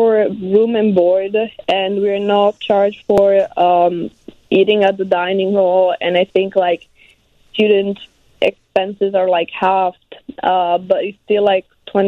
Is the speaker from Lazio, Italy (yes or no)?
yes; Rome, Lazio, Italy; moved away; also born or lived in Pompeii; So I was born in Pompeii, and then I moved to Rome when I was 16.